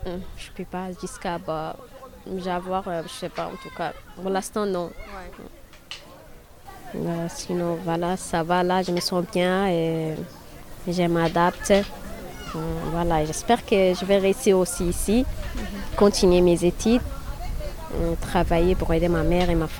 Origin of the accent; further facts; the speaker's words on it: Djibouti; Je suis une Djiboutienne somalienne, une Somalienne en tout cas, tout le monde connaît les Somalis. Donc je suis une Somalienne Djiboutienne, je suis à peu près 7 mois d'Ile-les-Bains